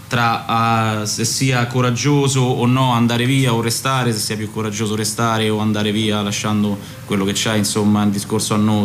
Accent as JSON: {"language": "Italian", "town": "Anguillara Sabazia", "region": "Lazio", "country": "Italy", "said": "Il testo parla di un avvenimento che è accaduto a settembre del 1904 proprio nel mio paese, Anguillara Sabazia."}